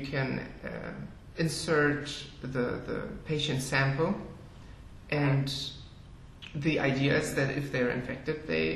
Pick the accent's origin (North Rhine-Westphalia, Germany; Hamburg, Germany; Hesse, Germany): Hamburg, Germany; English is a second language; And we're from Hamburg, Germany.